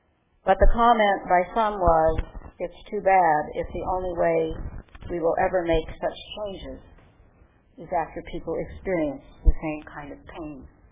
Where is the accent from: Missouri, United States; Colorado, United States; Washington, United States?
Colorado, United States; The only thing that gave me some hope was when my home state of Colorado, just a few weeks ago